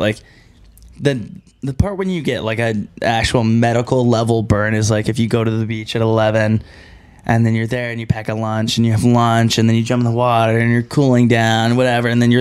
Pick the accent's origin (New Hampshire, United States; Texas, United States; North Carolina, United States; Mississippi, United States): Texas, United States; Like the way where I grew up in Texas worked, it was like, there's land, cows, longhorns, goats, yeah, et cetera. And then a neighborhood with like a golf course.